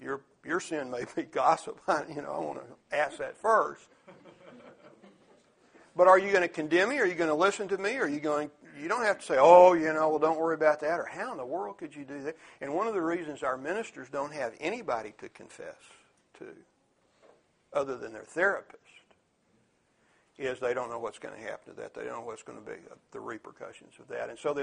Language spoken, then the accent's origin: English; Dallas, Texas, United States; I was raised over in Lake Highlands, just off White Rock Lake, and got off early from Gaston High Junior High one day